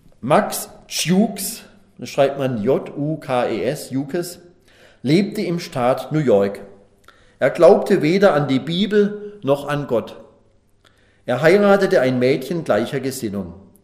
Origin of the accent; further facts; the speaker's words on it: Germany; born there; Ich bin in Deutschland geboren, nicht in Afrika.